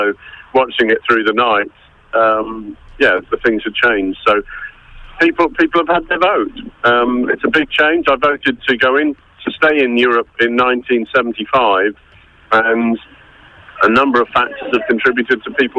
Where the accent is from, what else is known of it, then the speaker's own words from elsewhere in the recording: Scotland, United Kingdom; born there; I was born in Scotland.